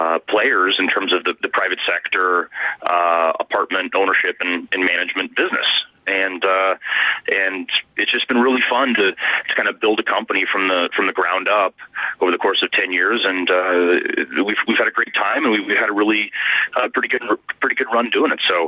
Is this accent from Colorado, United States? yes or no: no; Lafayette, Indiana, United States; Yeah, I was born and raised in Lafayette, and myself and 12 members of my family, we all graduated from Purdue University.